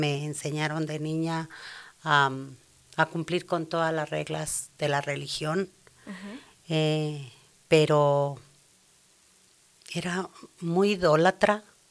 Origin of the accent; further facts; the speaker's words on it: Zacatecas, Mexico; moved away as an adult; also born or lived in Durango; now in United States; Yo soy de Zacatecas, aunque ahora resido en Durango. Bueno, estoy aquí en Estados Unidos, pero mi casa está en Durango porque allí me casé.